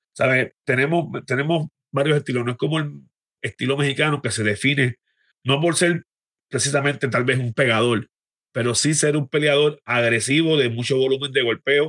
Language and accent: Spanish; Puerto Rico; pero como soy puertorriqueño, me atrevo a darle duro a los puertorriqueños